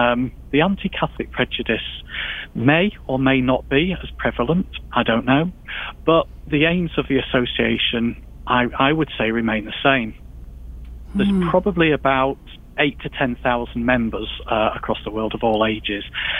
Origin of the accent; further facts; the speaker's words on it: England, United Kingdom; I was born in 1967